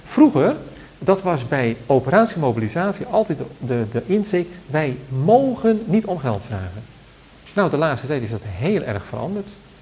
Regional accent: Netherlands; En iets waarin wij ook als Nederlanders behoorlijk veranderd zijn.

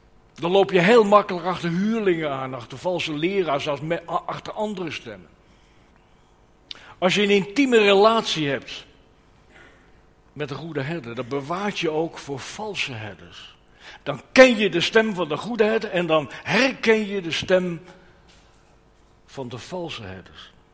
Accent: Netherlands; Ja, we mopperen wel eens een beetje als Nederlanders, maar dat zit een beetje in onze aard.

